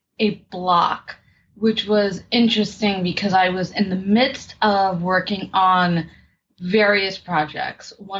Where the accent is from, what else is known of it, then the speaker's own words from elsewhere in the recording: New York City, New York, United States; Well, I am from New York City, born and raised, and I am an artist, specifically in the world of theater.